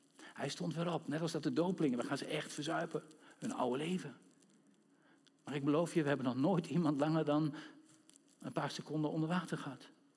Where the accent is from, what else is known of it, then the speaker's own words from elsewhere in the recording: Netherlands; We zijn Nederlanders, dus we doen mee vandaag.